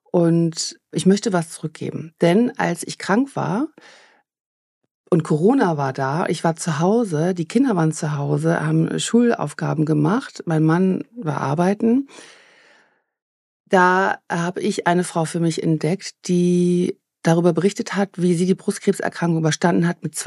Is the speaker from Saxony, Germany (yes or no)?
no; Hamburg, Germany; now in Essen, Germany; Ich habe ja noch nicht lange in Essen gewohnt. Ich bin eigentlich Hamburgerin und wohne jetzt in Essen im Ruhrgebiet.